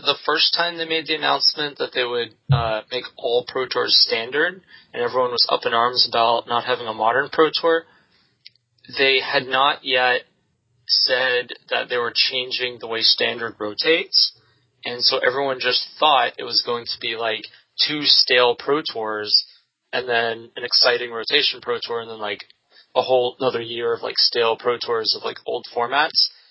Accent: Nashville, Tennessee, United States; And I know this because that's my home turf. I grew up in Nashville. That's where I learned how to play Magic. That's where my parents live.

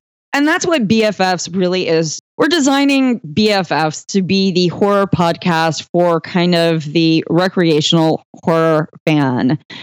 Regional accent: Texas, United States; Whereas I am from Texas, the buckle of the Bible Belt

